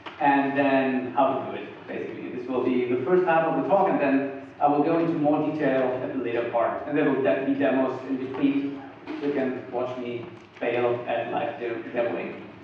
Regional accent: Germany; accent: German; English is a second language; And you can also make fun of my German accent later.

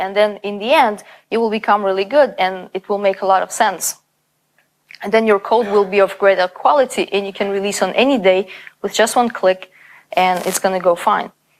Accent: Canada; And I come from Canada.

